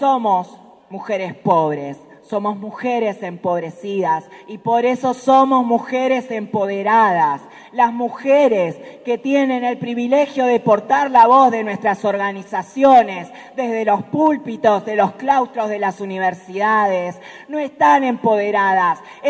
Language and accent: Spanish; Santa Fe, Argentina; soy de Santa Fe, Argentina, travesti, feminista, entre otras tantas cosas.